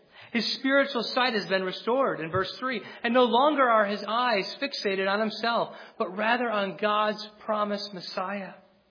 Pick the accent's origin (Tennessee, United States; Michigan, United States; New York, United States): Michigan, United States; As you know, we're from Michigan. And if you've spent any time in Michigan, you know that winters are very dreary.